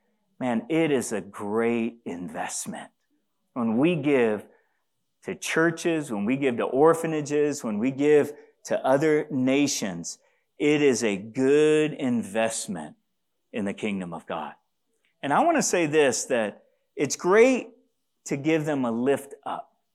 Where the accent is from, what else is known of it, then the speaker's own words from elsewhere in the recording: DR Congo; You know, I grew up in the Congo. I grew up around poverty.